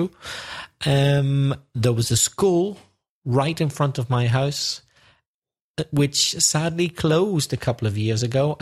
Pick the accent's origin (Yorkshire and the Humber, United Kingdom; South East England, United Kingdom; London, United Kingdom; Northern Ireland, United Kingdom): Northern Ireland, United Kingdom; Belfast; Quite a strange street in a way, because the city bus service ended in my street.